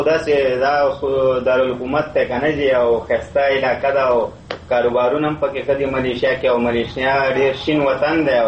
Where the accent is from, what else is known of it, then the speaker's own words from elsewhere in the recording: Peshawar, Khyber Pakhtunkhwa, Pakistan; now in Kuala Lumpur, Malaysia; زه جی پېښور یم.